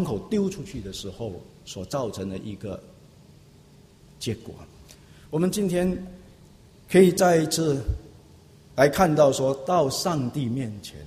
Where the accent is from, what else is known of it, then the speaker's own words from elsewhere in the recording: China; 我们中国人有一句话说，哀莫大于心死